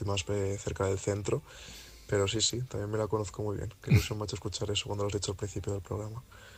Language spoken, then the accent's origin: Spanish; Valencia, Valencian Community, Spain; now in Madrid, Spain; Yo estuve en Fuenlabrada viviendo hace ya unos cuantos años. Yo es que soy de Valencia